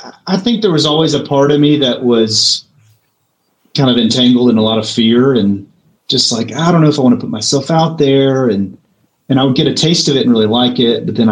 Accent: Nashville, Tennessee, United States; I grew up in Nashville. It was familiar territory

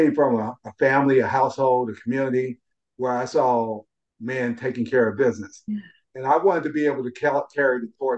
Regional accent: Kansas City, Missouri, United States; I'm from Kansas City, Missouri

